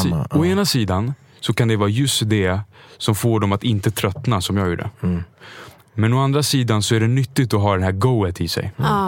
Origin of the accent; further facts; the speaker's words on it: Stockholm, Stockholm County, Sweden; Alltså, Mariatorget är ju där jag kommer ifrån.